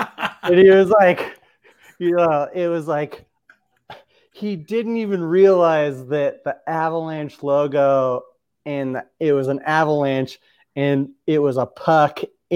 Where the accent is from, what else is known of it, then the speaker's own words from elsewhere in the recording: California, United States; I'm from Orange County, and I did get into hockey because I was from Orange County